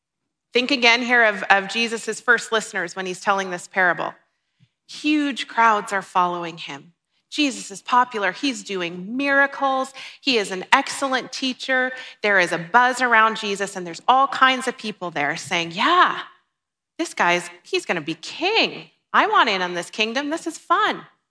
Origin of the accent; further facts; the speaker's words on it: Minnesota, United States; now in Canada; And I live in Alberta. I cheer for Minnesota sports. I'm from Minnesota.